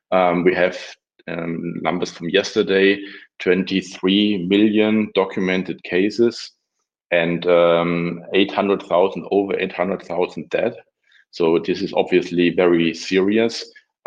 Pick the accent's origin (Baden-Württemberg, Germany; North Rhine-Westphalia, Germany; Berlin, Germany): Baden-Württemberg, Germany; Reutlingen; born there; English is a second language; I was born in Reutlingen, Germany here. I still will do my presentation in English so that more people can understand it, hopefully.